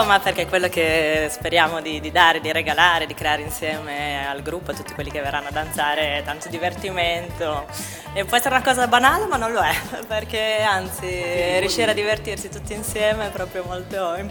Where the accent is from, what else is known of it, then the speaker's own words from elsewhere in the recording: Bologna, Emilia-Romagna, Italy; also born or lived in Paris, France; vengo da Bologna, sono nata a Parigi